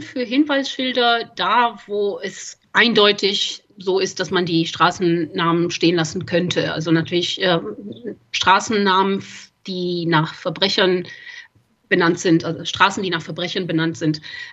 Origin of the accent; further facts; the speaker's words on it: Bucharest, Romania; In Bukarest, wo ich herkomme